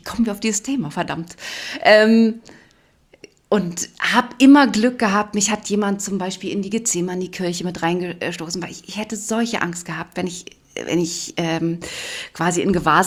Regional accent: East Germany, Germany; ich bin ja in der DDR groß geworden

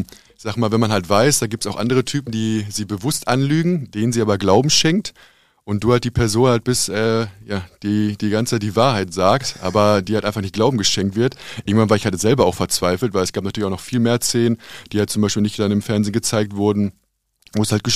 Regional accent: Castrop-Rauxel, North Rhine-Westphalia, Germany; also komplett eigentlich groß geworden in Kastrop, bin auch immer hier gewesen in Kastrop.

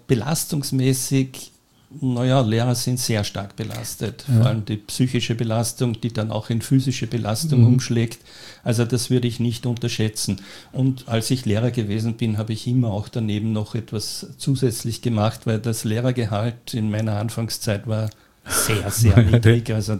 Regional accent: Göstling an der Ybbs, Lower Austria, Austria; Ich bin als kleines Kind am Land aufgewachsen, in Göstling an der Ips, bin also ein Dorfkind und diese Kindheit war sehr schön, natürlich am Land draußen, damals noch ganz dünn besiedelt, bin dort in die Volksschule gegangen

